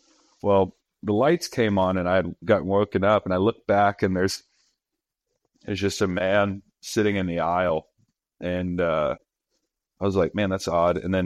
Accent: Rock Hill, South Carolina, United States; And we grew up in Rock Hill, South Carolina, which is a smaller town outside of Charlotte, North Carolina.

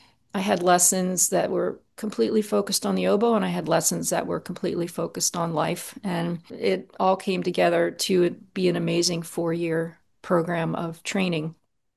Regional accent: Mount Gretna, Pennsylvania, United States; there was a music festival in the little town where I grew up called Music at Gretna. I grew up in Mount Gretna, Pennsylvania.

